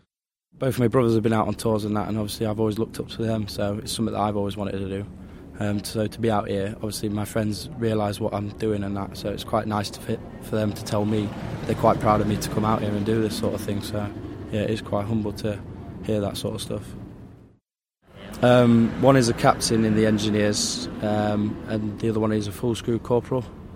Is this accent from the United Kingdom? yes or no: yes; Mansfield, East Midlands, United Kingdom; It's Lance Corporal … 23. I'm from Mansfield in Nottingham.